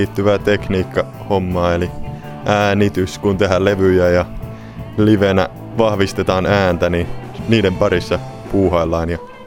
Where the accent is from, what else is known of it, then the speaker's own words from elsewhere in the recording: Kauniainen, Uusimaa, Finland; now in Pori, Finland; ja tulen Kauniaisista ja nyt muuttanut syksyllä tänne Poriin.